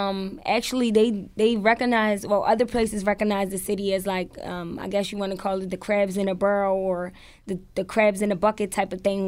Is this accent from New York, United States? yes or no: no; Baltimore, Maryland, United States; I want people to know that I'm from Baltimore